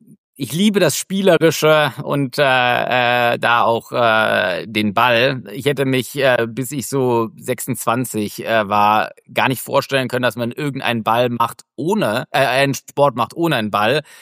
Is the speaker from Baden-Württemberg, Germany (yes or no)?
yes; Karlsruhe, Baden-Württemberg, Germany; ich komme aus so einer Ecke, ich komme ja aus Karlsruhe, das ist direkt am Elsass dran